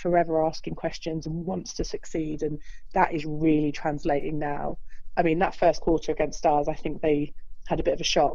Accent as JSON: {"language": "English", "town": "Cheltenham", "region": "South West England", "country": "United Kingdom", "tie": "born or raised there", "said": "I was born and bred in Cheltenham, so my family were all there."}